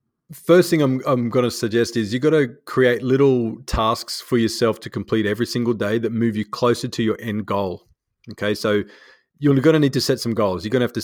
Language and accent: English; Australia; You know, being an Australian kid, we got to watch it on the TV about the Americans.